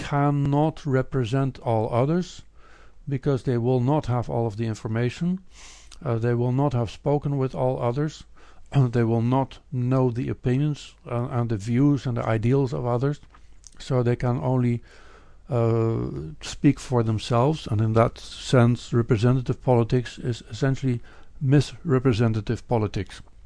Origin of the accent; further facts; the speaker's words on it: Netherlands; I grew up in the Netherlands, and they have a so-called democratic system